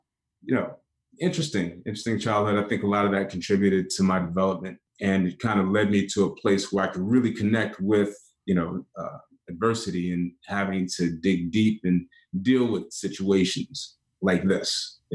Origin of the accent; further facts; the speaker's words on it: Brooklyn, New York, United States; I grew up in Brooklyn, New York, first generation Caribbean, Afro-Caribbean family, came from, you know, my family is Trinidadian and St. Lucian.